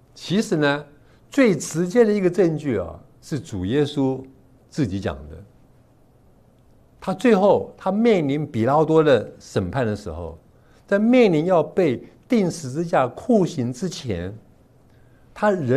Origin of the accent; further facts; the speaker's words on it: China; moved away as an adult; now in United States; 我在中国是尖子班的，我好不容易到美国来读书，